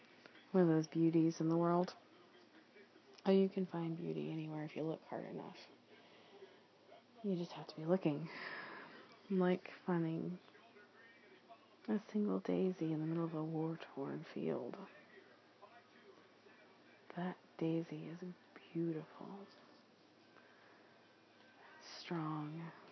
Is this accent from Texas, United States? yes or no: yes; Texas, United States; also born or lived in Oklahoma; And I grew up in North Texas and Oklahoma. I've got family here, so we kind of went back and forth a lot visiting.